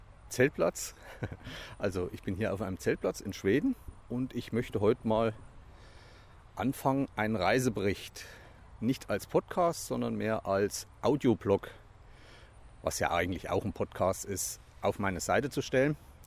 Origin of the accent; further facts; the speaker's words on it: Thuringia, Germany; Nicht wie bei uns in Thüringen, wo man berghoch eine Serpentin und wieder bergrunter eine Serpentin